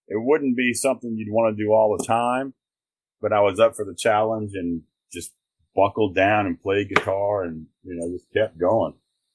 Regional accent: New Orleans, Louisiana, United States; Lyrics are great. We're from New Orleans. Love … Mardi Gras was coming around

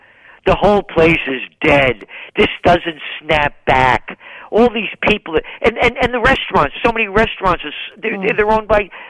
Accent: Bronx, New York, United States; born there; I'm me because I'm a guy born in the Bronx, born to be free. And this is my country.

